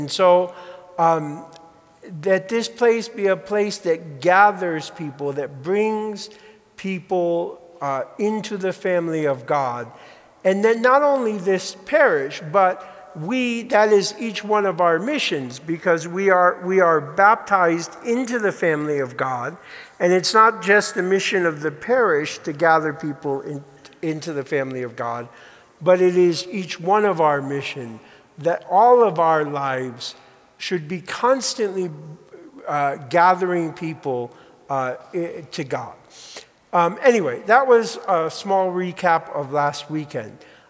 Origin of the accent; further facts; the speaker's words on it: Bridgeport, Connecticut, United States; Okay, I grew up in Connecticut in Bridgeport, where you had a choice.